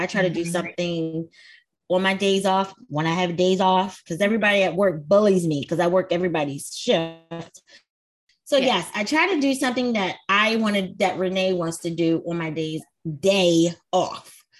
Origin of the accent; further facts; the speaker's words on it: Baltimore, Maryland, United States; I'm from Baltimore.